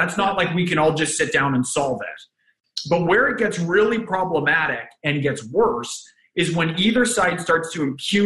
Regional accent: United States; one of the jokes I made growing up in America under Reagan and being from a you know, more liberal family that voted Democrat, forever

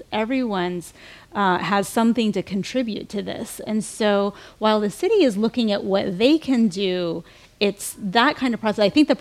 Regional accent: Austin, Texas, United States; so I'm from Austin, so I know well what you're talking about.

